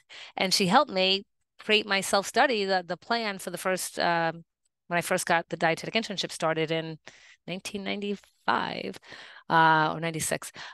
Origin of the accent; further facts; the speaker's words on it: New York, United States; You know, I am from New York. I am pretty assertive.